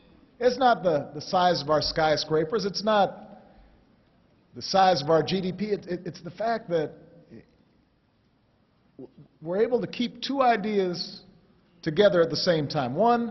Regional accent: Chicago, Illinois, United States; also born or lived in Hawaii; I grew up here in Chicago. I wasn't born here. Just want to be clear. I was born in Hawaii. But I became a man here in Chicago.

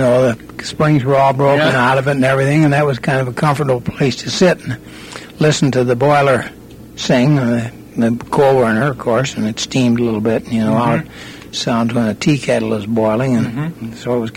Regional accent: Grand Haven, Michigan, United States; I was born in Grand Haven on the 20th day of December in 1899.

